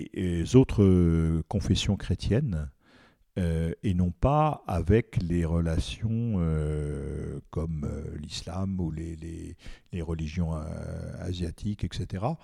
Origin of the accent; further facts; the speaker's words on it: Paris, Île-de-France, France; Après, c'est sûr aussi que, par exemple, moi, je suis originaire de Paris.